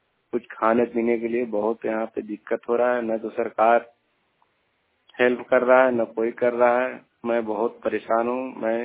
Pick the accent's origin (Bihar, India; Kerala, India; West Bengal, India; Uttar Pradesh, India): Bihar, India; now in Gurgaon, India; मैं बिहार के रहने वाला हूँ, मैं कासन मानेश्वर गुड़गांव में रह रहा हूँ। मुझे एक महीना आए हुए यहाँ हुआ है